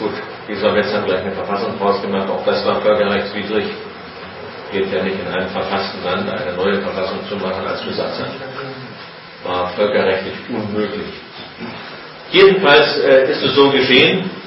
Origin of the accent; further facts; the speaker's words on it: Berlin, Germany; Ich selbst bin gebürtiger Westberliner, aber mit einem Bein in der DDR aufgewachsen, weil die ganze Familie hier ringsum, im südlichen Stadtrand, Dahme, Mark, Altmark, ansässig ist.